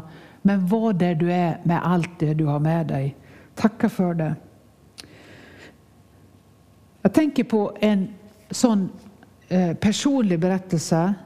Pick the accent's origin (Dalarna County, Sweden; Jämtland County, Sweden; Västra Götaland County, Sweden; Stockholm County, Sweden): Dalarna County, Sweden; Nås; min hembygd Nås för ett annat liv